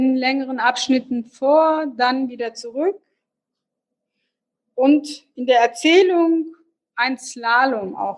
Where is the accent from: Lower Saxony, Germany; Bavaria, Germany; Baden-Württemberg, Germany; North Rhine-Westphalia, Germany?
Lower Saxony, Germany; Hanover; als Hannoveranerin